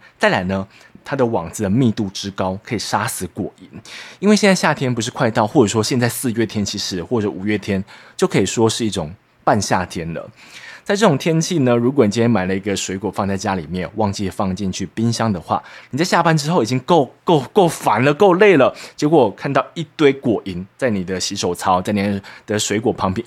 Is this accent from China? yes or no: no; Taiwan; first language Taiwanese Hokkien; Chinese is a second language; 因为我家小时候只讲台语，所以我上国小的时候，我在一年级，我不能够接受其他人都讲国语。